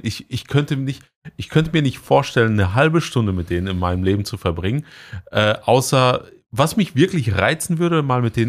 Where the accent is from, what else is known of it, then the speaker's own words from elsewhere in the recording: North Rhine-Westphalia, Germany; now in Berlin, Germany; Ich wohne da jetzt. Ich bin eigentlich in NRW groß geworden.